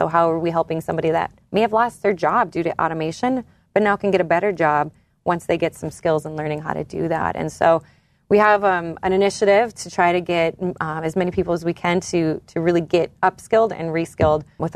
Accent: North Dakota, United States; when I say I'm from North Dakota

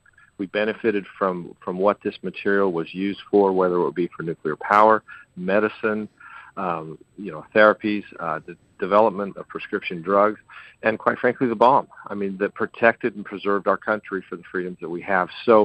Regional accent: Moab, Utah, United States; I mean, I've seen it when I grew up in Moab and Ken's Lake, which is on the outskirts

